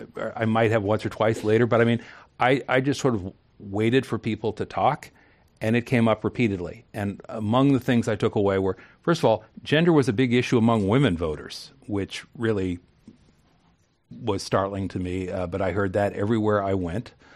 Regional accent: California, United States; as a Californian and as a Bay Area or Silicon Valley resident.

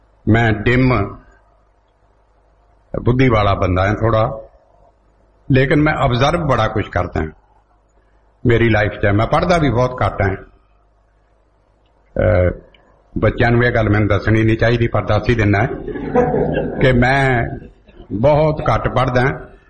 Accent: Punjab, India; born there; ਜਿਹੜੇ ਨਾਨਕੇ ਪਿੰਡ ਮੈਂ ਪੈਦਾ ਹੋਇਆ, ਉਹ ਕੋਟਲਾ ਬਟਲਾ ਖੰਨਾ ਸੰਘੋੜ ਰੋਡ ਦੇ ਉੱਤੇ

